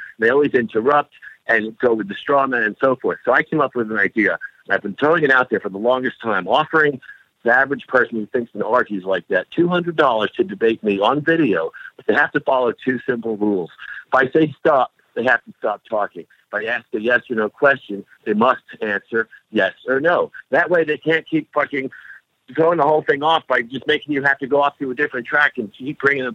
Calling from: Asheville, North Carolina, United States; Asheville, North Carolina.

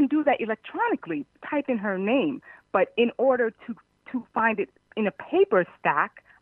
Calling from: Manhattan, New York, United States; No, I'm actually calling from Manhattan.

